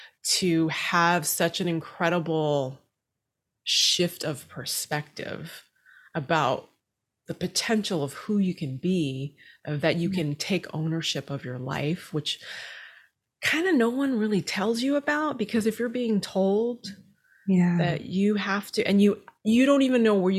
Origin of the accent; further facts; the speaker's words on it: Nepal; growing up, you know, I'm from Nepal, and I'm actually an immigrant